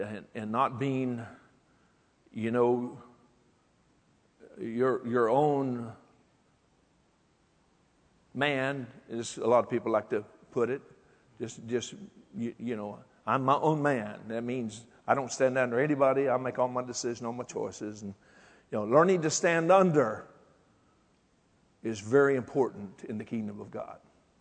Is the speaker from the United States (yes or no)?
yes; Fort Worth, Texas, United States; we moved there in 66. I was born and raised in Fort Worth, and I moved away, but I came back in 66.